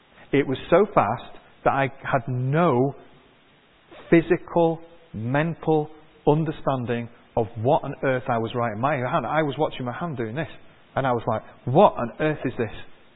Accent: Manchester, North West England, United Kingdom; Now I'm from Manchester and there are vicious rumours about people from Manchester.

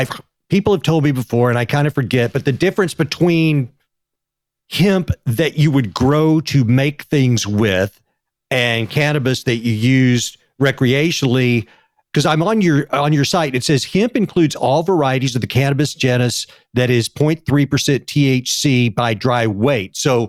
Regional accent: Texas, United States; because I grew up in West Texas where, with a lot of farming around me

